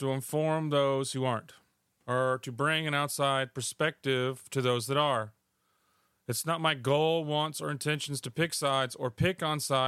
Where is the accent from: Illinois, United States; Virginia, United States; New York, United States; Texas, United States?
Texas, United States; Corpus Christi; moved away as an adult; I'm from Corpus Christi, Texas. I was born and raised, lived there till I was about 21, and then I joined the military.